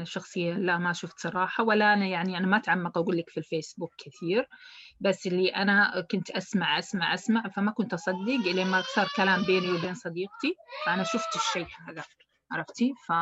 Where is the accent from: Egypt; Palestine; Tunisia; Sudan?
Palestine; لما أكون أنا فلسطينية ومحروق دمي على اللي يصير على أهلي